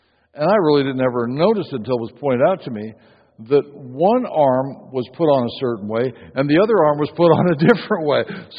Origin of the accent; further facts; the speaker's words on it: Seattle, Washington, United States; I came from Seattle area, lived in West Seattle, and then in Port Orchard.